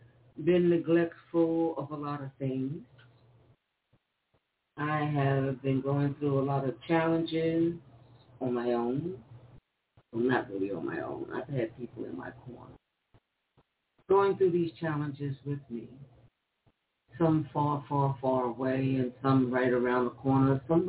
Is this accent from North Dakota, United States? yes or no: no; New York, United States; also born or lived in Utah; So, you know, I grew up in Harlem, New York, and that was one lifetime. And then I moved to Utah.